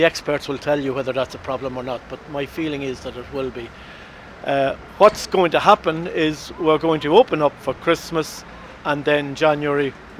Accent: Carlingford, Leinster, Ireland; I'm from Carlingford.

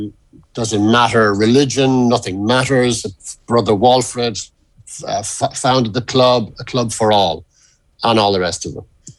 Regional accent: Ireland; And certainly as an Irish person living here, when I hear various songs being sung about, they can sing what they want, I guess.

